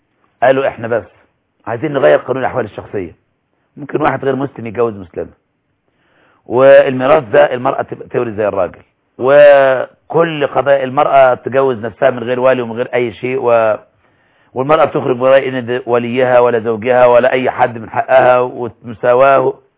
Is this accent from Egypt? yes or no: yes; Egypt; حتى ليثيروا العلماء عندنا في مصر